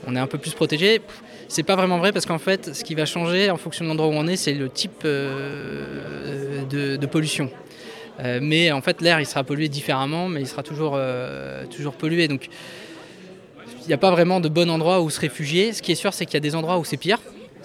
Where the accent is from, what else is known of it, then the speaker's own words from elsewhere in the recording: Dunkirk, Hauts-de-France, France; Je suis natif de Dunkerque.